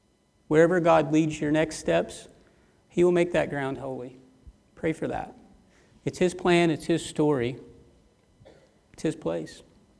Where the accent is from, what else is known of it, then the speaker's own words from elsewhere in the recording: Baxter Springs, Kansas, United States; I was born and raised in Baxter Springs. Believe it or not, there was a hospital there at one time.